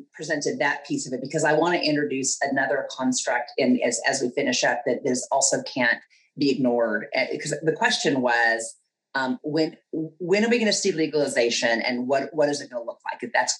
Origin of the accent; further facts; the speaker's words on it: Oklahoma, United States; I'm from Oklahoma, and in Oklahoma, there's a lot of weather predictions. So I'm not a weather woman from Oklahoma